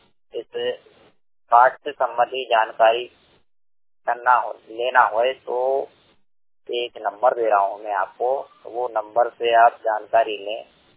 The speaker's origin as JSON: {"language": "Hindi", "town": "Bhopal", "region": "Madhya Pradesh", "country": "India", "said": "मैं भोपाल जिले का निवासी हूँ।"}